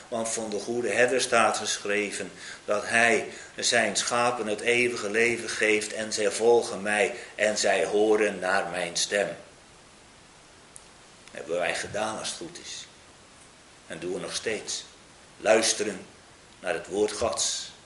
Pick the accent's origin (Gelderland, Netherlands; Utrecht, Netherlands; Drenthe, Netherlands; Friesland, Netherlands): Friesland, Netherlands; Ik kom uit Friesland.